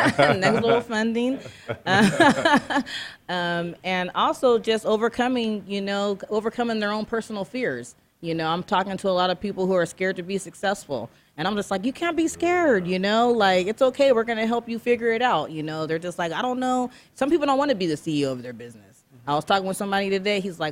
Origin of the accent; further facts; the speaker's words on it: San Diego, California, United States; I mean, I'm from San Diego. I came to Arizona and only knew two people.